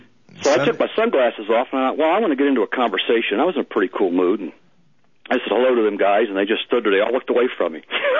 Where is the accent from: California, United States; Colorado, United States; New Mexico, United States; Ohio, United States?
Ohio, United States